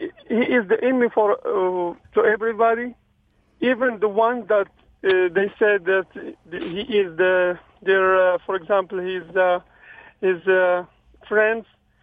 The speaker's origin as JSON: {"language": "English", "country": "Morocco", "said": "I am from Morocco"}